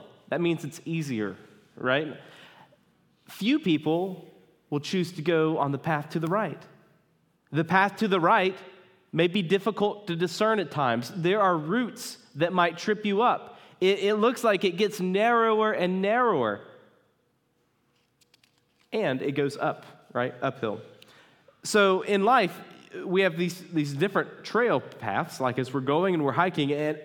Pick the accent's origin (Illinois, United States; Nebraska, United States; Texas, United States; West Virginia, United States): West Virginia, United States; also born or lived in Kentucky; I spent most of my life growing up in West Virginia, and then I lived in central Kentucky for 5 years